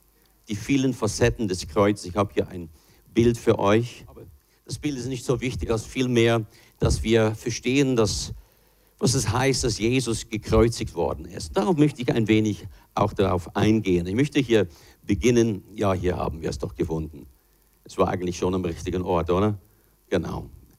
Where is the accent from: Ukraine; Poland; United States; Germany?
United States; ich bin ja auch in Amerika geboren, teilweise aufgewachsen